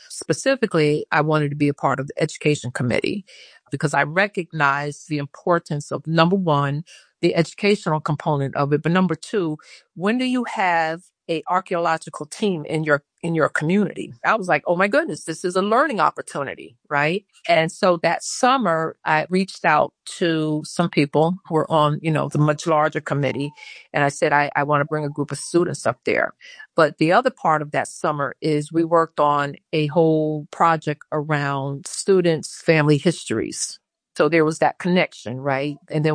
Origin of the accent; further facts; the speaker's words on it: Newburgh, New York, United States; born and raised in Newburgh, New York.